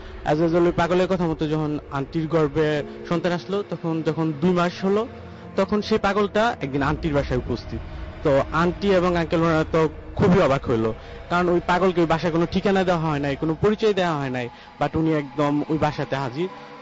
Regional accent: Gazipur, Dhaka Division, Bangladesh; গাজীপুর থেকে আসছি।

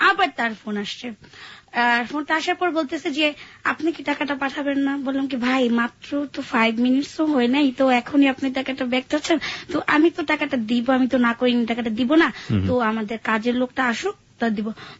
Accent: Dhaka, Dhaka Division, Bangladesh; আমার বাসা ঢাকায়, আমরা ঢাকার স্থানীয়। আমার বাসা হচ্ছে ঢাকা মতিঝিলে।

